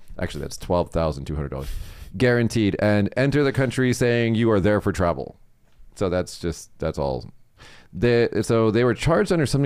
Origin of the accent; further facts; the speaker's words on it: Las Vegas, Nevada, United States; I lived in Las Vegas. That's my hometown. I'm from Las Vegas.